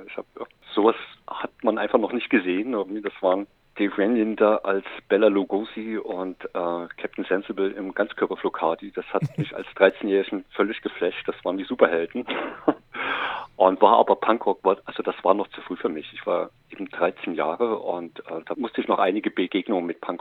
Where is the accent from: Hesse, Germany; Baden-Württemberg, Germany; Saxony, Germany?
Saxony, Germany; Leipzig; bei uns in Leipzig ist eine Messestadt